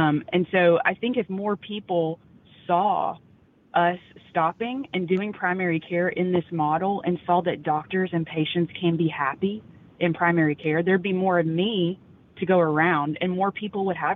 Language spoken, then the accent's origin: English; Louisiana, United States; Yeah, so growing up, honestly, I was not really, I grew up in North Louisiana, and all the men in my family were super active outdoors, especially duck hunting.